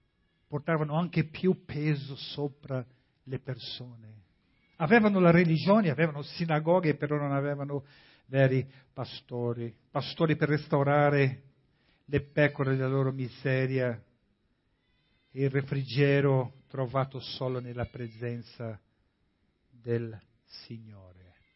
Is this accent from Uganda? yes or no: no; Guinea-Bissau; first language Portuguese; Italian is a second language; now in Italy; Parla la mia lingua. Sì, io sono di Guinea-Bissau.